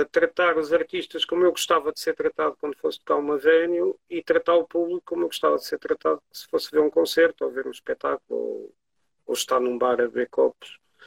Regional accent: Tomar, Santarém, Portugal; Eu sou de Tomar, não sou do Porto.

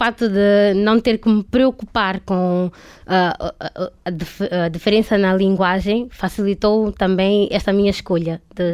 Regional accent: Mozambique; moved away; foi a primeira vez que eu saí de Moçambique para viver sozinha numa cidade, num país onde eu não conhecia ninguém

